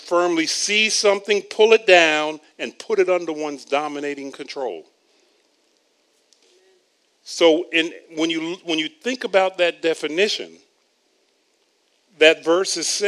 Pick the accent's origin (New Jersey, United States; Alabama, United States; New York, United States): New York, United States; Queens; Yes, I'm tall, I'm black. I grew up in Queens, New York.